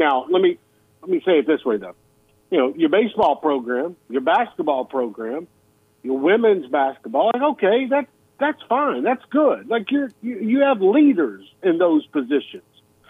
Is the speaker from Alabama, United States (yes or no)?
yes; Mobile, Alabama, United States; I've been to a lot of them growing up in Mobile and making trips to Baton Rouge or Auburn for this game.